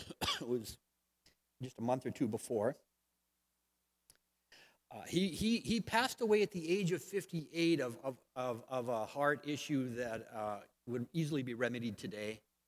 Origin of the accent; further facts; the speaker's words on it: Langley, British Columbia, Canada; Probably the coldest winter I've ever experienced here in the lower mainland of British Columbia. I grew up in Langley.